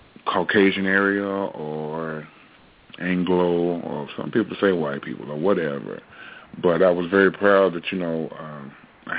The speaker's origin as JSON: {"language": "English", "town": "Fayetteville", "region": "Tennessee", "country": "United States", "tie": "born or raised there", "said": "you know, my wife and I have a home in Nashville, you know, because I grew up in Fayetteville, but we have a home in Nashville too"}